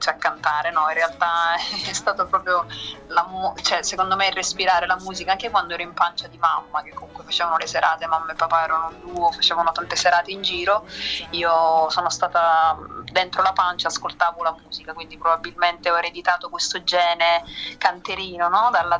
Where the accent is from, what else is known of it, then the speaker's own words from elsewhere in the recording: Catania, Sicily, Italy; Sono di Catania.